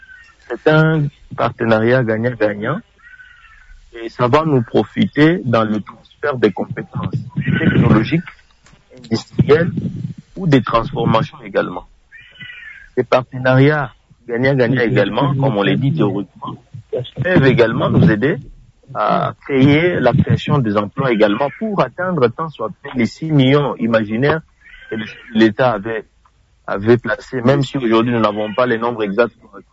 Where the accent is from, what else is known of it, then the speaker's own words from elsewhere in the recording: Katanga, DR Congo; Moi, je suis aussi, je suis du Katanga.